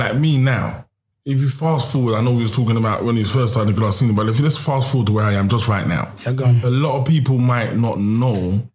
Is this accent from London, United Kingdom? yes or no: yes; Brixton, London, United Kingdom; I said, bro, I grew up in Brixton.